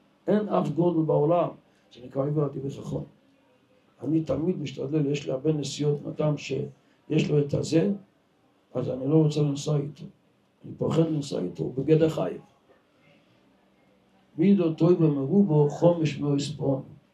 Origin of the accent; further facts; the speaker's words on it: Jerusalem, Jerusalem District, Israel; אנחנו ירושלמי נוהגים שנשים שלנו הולכים למטפחת